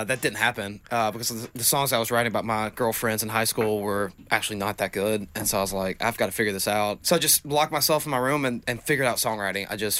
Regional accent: Knoxville, Tennessee, United States; growing up in Knoxville, it made my dream of being a country singer not so, like, out of this world, you know

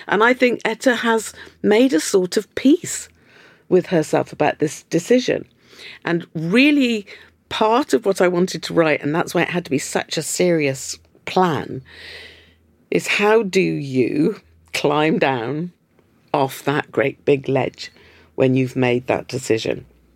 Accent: South West England, United Kingdom; I mean, of course, look, I'm from Cornwall. Pasties mean everything.

